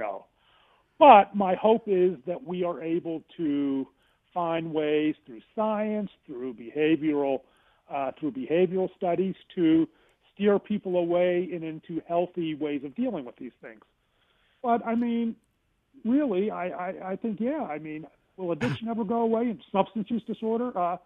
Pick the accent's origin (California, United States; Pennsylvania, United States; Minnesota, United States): Pennsylvania, United States; Pittsburgh; I grew up in Pittsburgh.